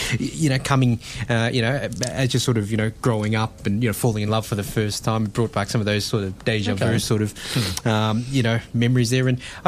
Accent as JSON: {"language": "English", "country": "Australia", "said": "I mean, I'm Australian with, you know, half Greek and Filipino heritage."}